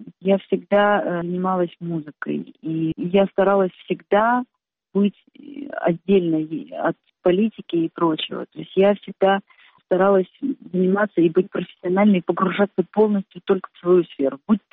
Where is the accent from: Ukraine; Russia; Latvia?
Ukraine; Crimea; now in Kyiv, Ukraine; для меня дом, конечно, это все-таки Крым. Все-таки это ощущение родины 100%. Это там, где похоронены мои бабушки, дедушки и так далее.